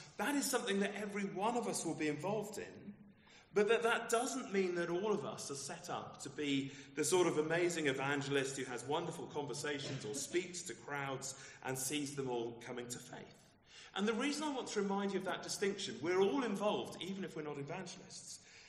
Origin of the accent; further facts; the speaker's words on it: United Kingdom; of course, as a Brit, I'm not allowed to do that, especially in London.